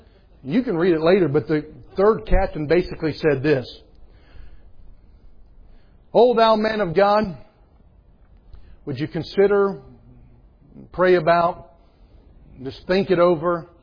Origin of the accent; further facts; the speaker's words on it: Southeast, United States; I'm from the East. I'm from the Southeast, where many church members look at their pastor like rebellious teenagers look at their parents.